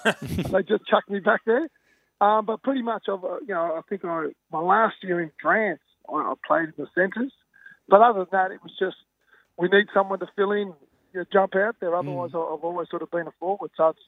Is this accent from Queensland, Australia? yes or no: no; Manly, New South Wales, Australia; As a kid, it's where I grew up. I was born in Manly Hospital